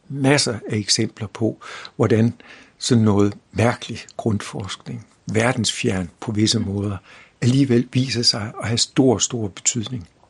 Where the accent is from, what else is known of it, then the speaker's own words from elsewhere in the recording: North Denmark Region, Denmark; Jeg kommer fra Vendsyssel oprindeligt